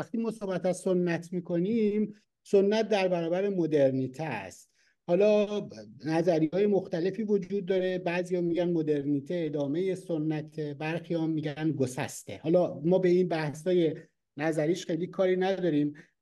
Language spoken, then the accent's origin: Persian; Iran; ما دیاسپورا هستیم، ما یک گروهی هستیم، از ایران کنده شدیم، بیرون از ایران هستیم.